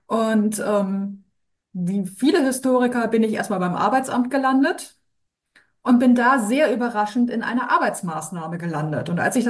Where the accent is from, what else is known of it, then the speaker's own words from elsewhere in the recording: Northern Germany, Germany; weil ich bin Norddeutsche.